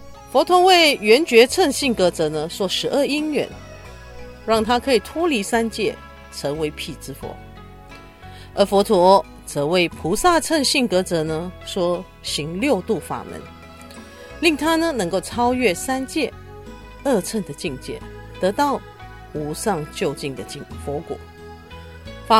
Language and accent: Chinese; United States; 就如同我们美国人在中途岛的事件一样